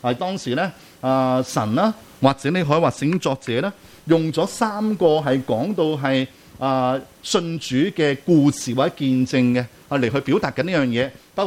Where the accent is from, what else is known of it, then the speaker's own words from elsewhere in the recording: Hong Kong; 我哋香港人同中国人同台湾人，大家肤色差唔多